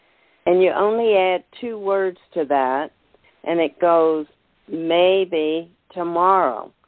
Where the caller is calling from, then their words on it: Baltimore, Maryland, United States; I'm calling from Baltimore.